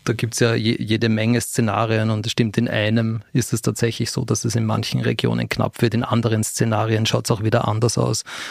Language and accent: German; Vienna, Austria; born there; ich bin in Wien geboren, aber ich habe das nie zu schätzen gewusst.